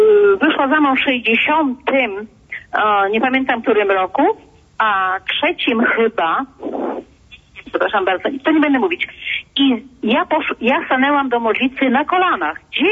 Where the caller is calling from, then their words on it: Wrocław, Lower Silesian Voivodeship, Poland; ja jestem, ja dzwonię z Wrocławia